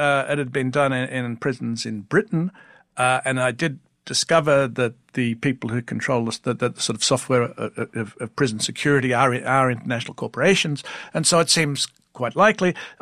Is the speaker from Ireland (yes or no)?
no; Australia; I'm Australian.